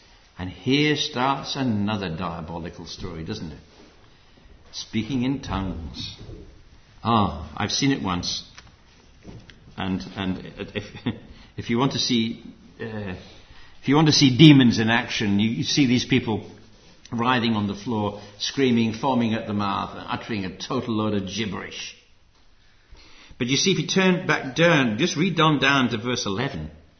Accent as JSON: {"language": "English", "country": "Zimbabwe", "tie": "born or raised there", "said": "I know when I was a kid growing up in Rhodesia, we had the radio."}